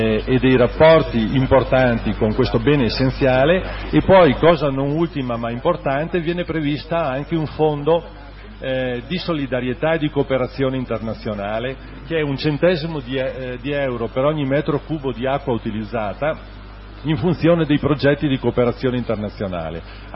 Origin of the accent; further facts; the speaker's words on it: Veneto, Italy; Io provengo dalla provincia di Belluno, provengo da una realtà che è attraversata da un fiume, la Piave